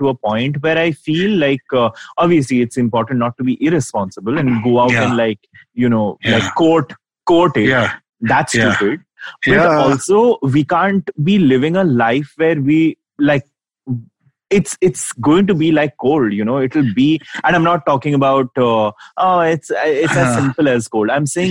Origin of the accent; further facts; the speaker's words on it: Ranchi, Jharkhand, India; Sweetie, I grew up in Ranchi.